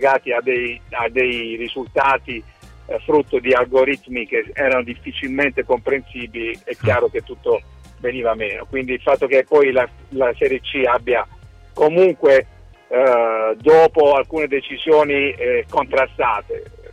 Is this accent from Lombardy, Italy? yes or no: no; Bari, Apulia, Italy; Mi auguro, ripeto, da Barese